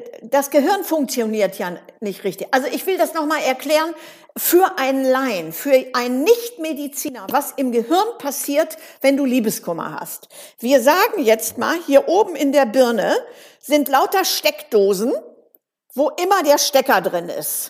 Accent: Dortmund, North Rhine-Westphalia, Germany; born there; Ich bin ja nur gebürtige Dortmunderin, da ist man so.

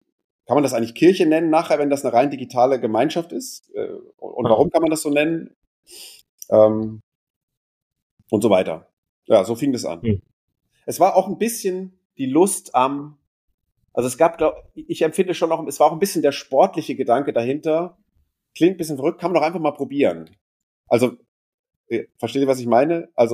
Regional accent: Switzerland; Ich bin Schweizer von meiner Nationalität. Das hört ihr zwar nicht, das ist aber trotzdem so.

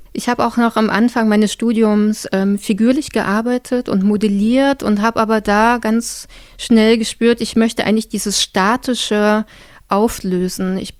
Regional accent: Saxony, Germany; now in Halle, Germany; Ich lebe und arbeite in Halle. Ursprünglich komme ich aber aus der Oberlausitz, aus Sachsen. In der Nähe von Bautzen liegt das und ich bin 41 Jahre alt.

